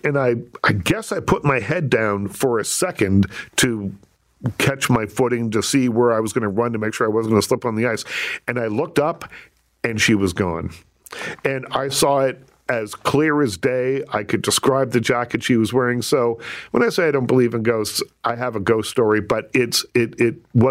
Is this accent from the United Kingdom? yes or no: yes; Liverpool, North West England, United Kingdom; I grew up in Liverpool.